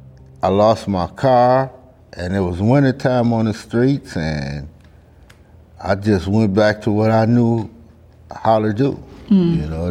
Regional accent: Detroit, Michigan, United States; I was born and raised in Detroit.

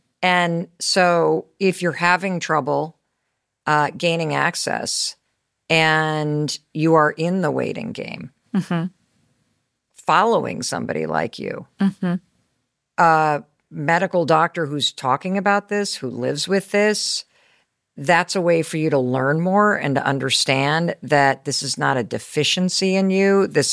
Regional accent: Kansas City, Missouri, United States; born there; Do you know I was born in Kansas City, Missouri?

